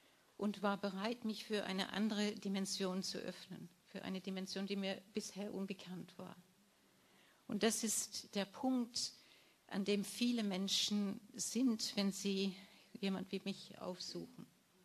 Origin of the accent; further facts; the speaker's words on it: England, United Kingdom; Und dann bin ich in meine Heimat nach England gefahren und habe gedacht, ich suche mir einen Heiler.